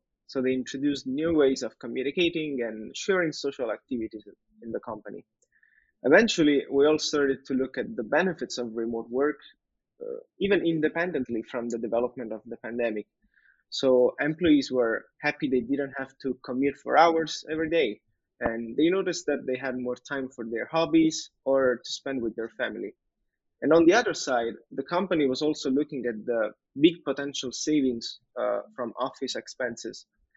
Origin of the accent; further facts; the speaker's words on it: Italy; also born or lived in Finland; now in France; originally from Italy. I studied in Finland, and now I live in France